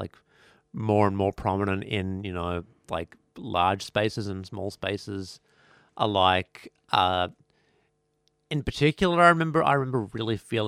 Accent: Tasmania, Australia; I did, yeah, yeah. I've lived there all my life, yeah.

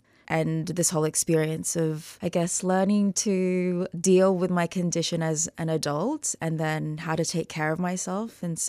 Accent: Brisbane, Queensland, Australia; now in Melbourne, Australia; I'm 28 years old and I'm Fijian, born and raised in Brisbane and now living down in Melbourne

